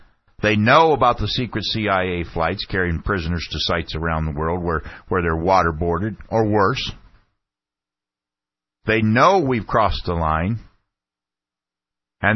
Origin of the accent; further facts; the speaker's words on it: United States; that hurts me deeply as an American. And in all my years growing up, and through most of my adulthood, we truly have been a country that was loved and respected by most of the rest of the world.